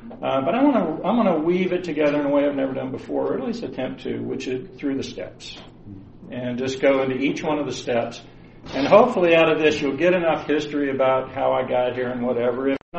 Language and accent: English; Atlanta, Georgia, United States; born there; I was born in 1955. I'm 67 years old. I was born in Atlanta. I used to say I was one of the rare Atlanta natives